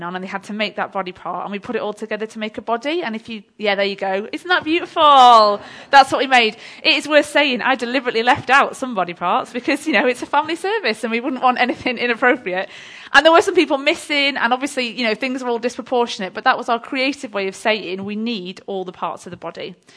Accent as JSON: {"language": "English", "region": "England", "country": "United Kingdom", "said": "And that just really resonated with me as a Northerner."}